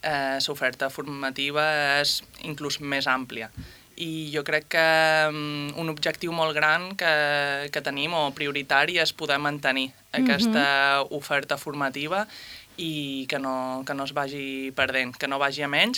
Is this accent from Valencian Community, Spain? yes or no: yes; Silla, Valencian Community, Spain; nosaltres som de Silla i coneixem també molt l'entorn